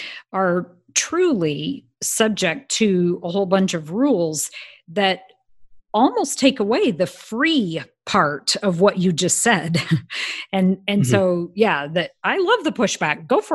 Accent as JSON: {"language": "English", "town": "Corvallis", "region": "Oregon", "country": "United States", "tie": "born or raised there", "said": "The favorite restaurant when I was growing up in Corvallis, Oregon, so this is, I'm going to say, like the 70s, early 80s, was called the Gay Parfait."}